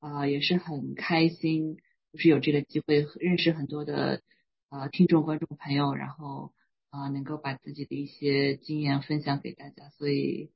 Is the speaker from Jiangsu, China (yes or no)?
yes; Suzhou, Jiangsu, China; moved away as an adult; now in Seattle, United States; 我来自中国的苏州，在苏州出生长大，然后来美国求学，攻读的法学院。一开始是在东海岸，包括求学和工作。